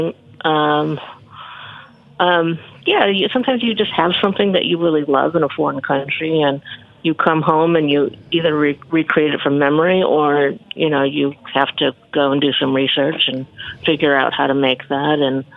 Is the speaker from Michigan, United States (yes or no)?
yes; Birmingham, Michigan, United States; Oh, yeah, so did I. I grew up in Birmingham.